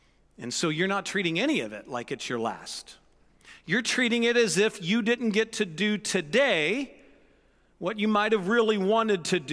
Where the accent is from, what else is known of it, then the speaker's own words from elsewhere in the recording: St. Louis, Missouri, United States; My brother and I, we were raised in St. Louis, very, very cold winters.